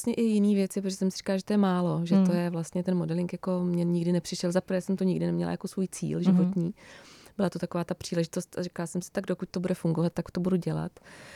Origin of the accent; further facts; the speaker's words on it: Brno, South Moravian Region, Czechia; já jsem z Brna, takže jsem začala hledat v Brně.